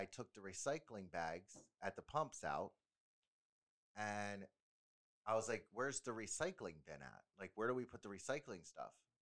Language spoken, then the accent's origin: English; Pennsylvania, United States; I'm from Pennsylvania.